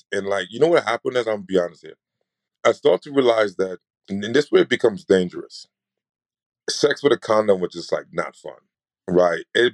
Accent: New York, United States; So I'm from New York, right?

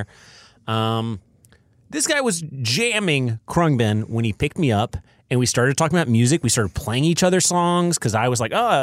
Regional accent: the South, United States; I mean, growing up in the South, there was not a lot of … in our household.

